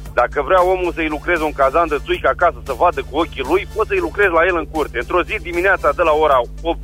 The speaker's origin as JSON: {"language": "Romanian", "town": "Lugoj", "region": "Timiș County", "country": "Romania", "said": "Din Lugoj."}